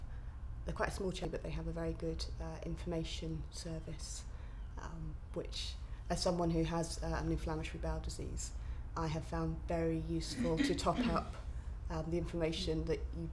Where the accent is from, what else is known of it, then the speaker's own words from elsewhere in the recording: South East England, United Kingdom; I grew up on the Isle of Wight.